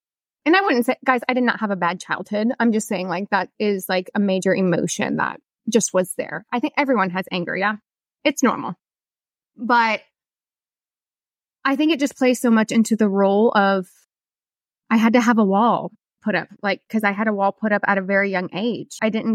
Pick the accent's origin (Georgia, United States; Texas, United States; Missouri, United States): Missouri, United States; So I grew up in Missouri. I live in the Midwest.